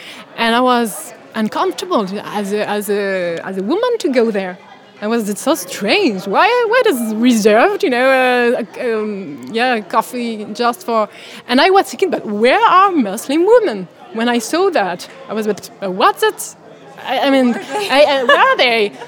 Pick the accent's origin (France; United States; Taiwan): France; Montpellier, Occitania; English is a second language; I remember I come from Montpellier